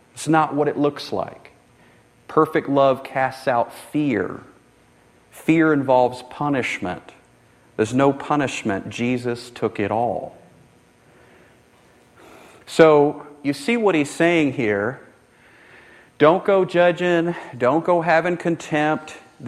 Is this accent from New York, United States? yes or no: no; Texas, United States; Is that just something that I grew up with in Texas?